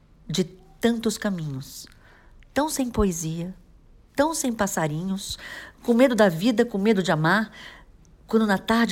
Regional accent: Rio de Janeiro, Brazil; eu sou do Rio de Janeiro.

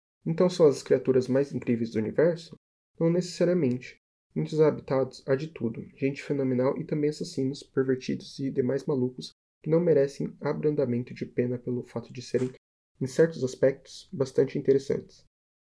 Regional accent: Bauru, São Paulo, Brazil; sou de Bauru

